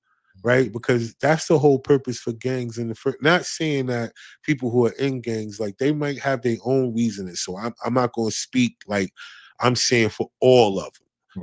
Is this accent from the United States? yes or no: yes; East Orange, New Jersey, United States; because when I'm from East Orange, right? So I'm a little further north of Camden, right? So I'm more like towards New York.